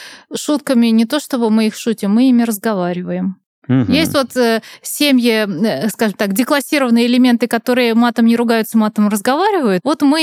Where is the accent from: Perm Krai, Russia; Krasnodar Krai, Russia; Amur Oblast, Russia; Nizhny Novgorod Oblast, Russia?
Nizhny Novgorod Oblast, Russia; Nizhny Novgorod; я сама из Нижнего Новгорода